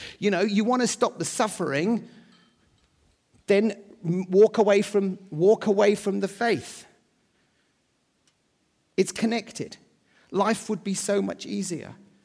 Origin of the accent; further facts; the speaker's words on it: England, United Kingdom; Actually, we got more opposition for being English at that time than for being Christians.